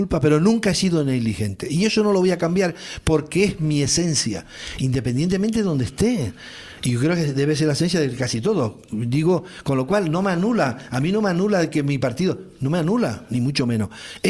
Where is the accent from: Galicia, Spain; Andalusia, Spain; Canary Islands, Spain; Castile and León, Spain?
Canary Islands, Spain; yo como canario